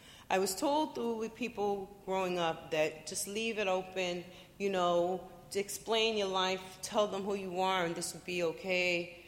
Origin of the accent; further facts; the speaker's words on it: Boston, Massachusetts, United States; I grew up in Boston for many years.